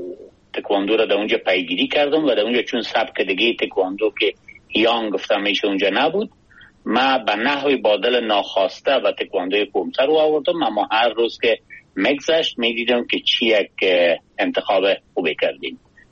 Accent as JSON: {"language": "Persian", "region": "Kabul", "country": "Afghanistan", "tie": "born there", "said": "من دقیقاً 56 سال پیش در یک خانواده فرهنگی در کابل زاده شدیم"}